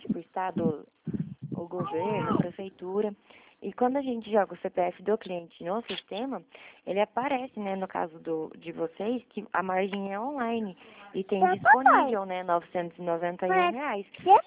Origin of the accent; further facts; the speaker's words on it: Curitiba, Paraná, Brazil; Eu sou de Curitiba